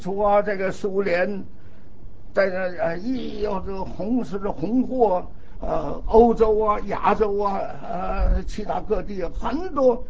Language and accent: Chinese; Northeast China, China; 我在哈尔滨，东北，我的家乡啊在东北，我就在哈尔滨，我因为读书在那边。